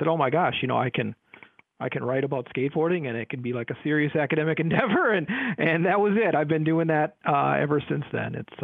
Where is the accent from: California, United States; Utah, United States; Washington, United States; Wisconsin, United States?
Wisconsin, United States; Milwaukee; Well, I grew up in the Milwaukee area